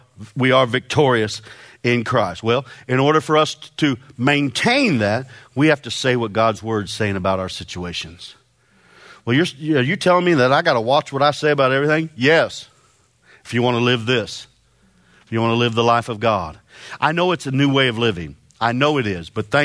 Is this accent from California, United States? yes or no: no; Illinois, United States; Now, David and I here, we're from Illinois. Now, that's not much of a claim, you know, with some of the things that go on there.